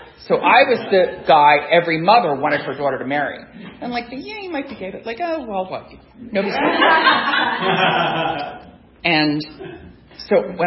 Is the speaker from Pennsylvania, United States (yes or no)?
yes; Philadelphia, Pennsylvania, United States; I was the youngest of 4. I grew up in Philadelphia. My father worked in a garage. My mother was a housewife.